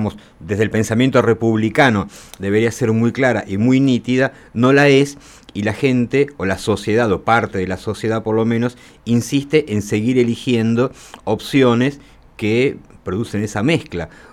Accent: Argentina; tenemos muchos años siendo argentinos

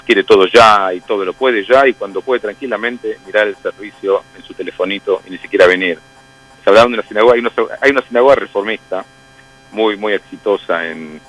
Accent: Argentina; now in United States; para mí como argentino, judío, y ahora argentino, judío y americano viviendo en este país.

